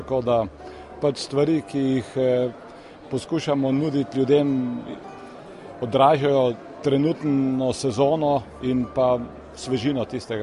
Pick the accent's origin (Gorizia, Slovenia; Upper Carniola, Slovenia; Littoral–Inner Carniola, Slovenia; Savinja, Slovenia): Upper Carniola, Slovenia; Gorenja vas; smo iz Gorenje vasi v Poljanski dolini. To je dolina levo od Škofje Loke, ki se konča Žirmi in nadaljuje proti Logatcu.